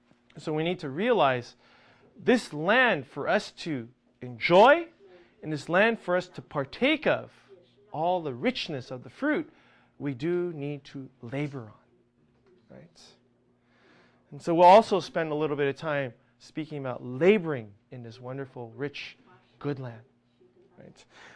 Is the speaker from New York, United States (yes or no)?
no; Fountain Valley, California, United States; Now, I grew up in the United States in Fountain Valley.